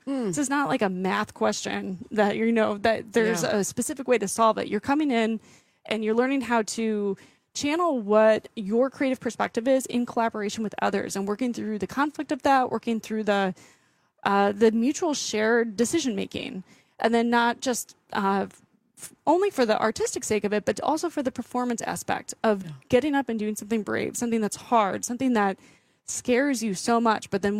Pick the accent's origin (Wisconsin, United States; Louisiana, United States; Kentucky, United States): Wisconsin, United States; Stevens Point; especially as a youth growing up in Stevens Point, Wisconsin, is where I grew up.